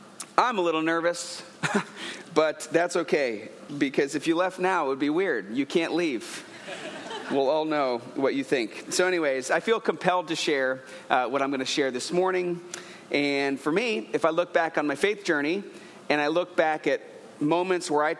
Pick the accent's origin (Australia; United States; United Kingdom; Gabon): Gabon; I grew up in Africa as a missionary kid, and so when I was in first through sixth grade, I went to a boarding school. It was in the jungles of Gabon, Africa, at a place called Bongolo.